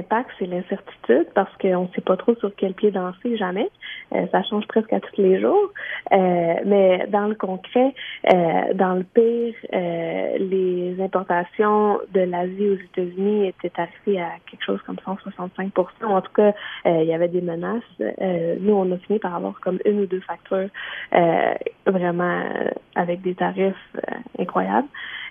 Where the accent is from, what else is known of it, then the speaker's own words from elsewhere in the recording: Saint-Hilarion, Quebec, Canada; Je suis originaire de Charlevoix, je suis née à Saint-Hilarion.